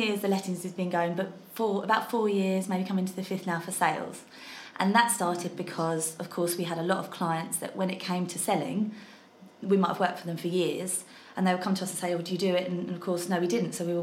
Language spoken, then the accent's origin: English; Eastbourne, South East England, United Kingdom; also born or lived in Reading; Not born and bred here. Okay. I was born in Reading, but I've lived in Eastbourne most of my life.